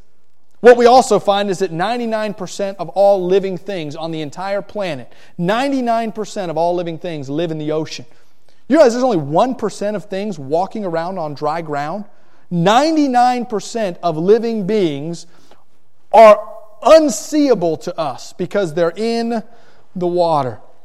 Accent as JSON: {"language": "English", "region": "Florida", "country": "United States", "said": "I'm from South Florida, and I love the water, the ocean. I hate the beach, but the ocean is wonderful. I like the warm waters of South Florida much better than the cold waters of Westlake."}